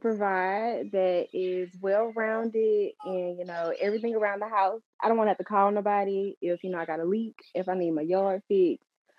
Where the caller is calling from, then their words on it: Mobile, Alabama, United States; Mobile, Alabama.